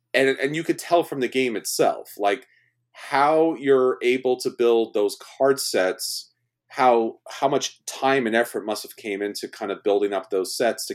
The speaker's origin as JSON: {"language": "English", "region": "New York", "country": "United States", "said": "because, you know, I'm from New York, I'm Italian, and that's what you do."}